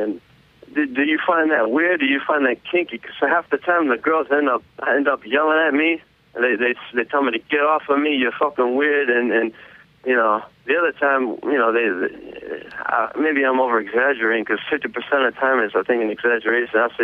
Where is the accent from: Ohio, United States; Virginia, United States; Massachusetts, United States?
Massachusetts, United States; Boston; I'm from Boston, Massachusetts.